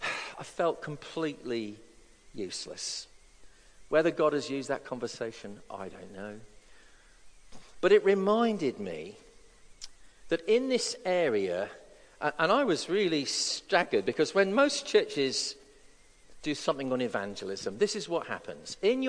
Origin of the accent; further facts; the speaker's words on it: South West England, United Kingdom; we stopped off at our little village where I was born in South Devon near Plymouth.